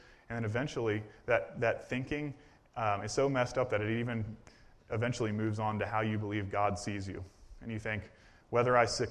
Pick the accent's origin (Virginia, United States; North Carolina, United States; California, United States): Virginia, United States; now in New Jersey, United States; I applied for a youth pastor position a couple years ago in my hometown in Virginia